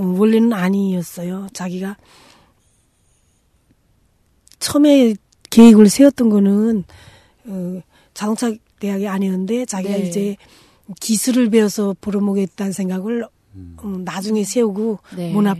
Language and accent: Korean; North Korea; also born or lived in China; now in South Korea; 제가 북한에서 왔다고 하니까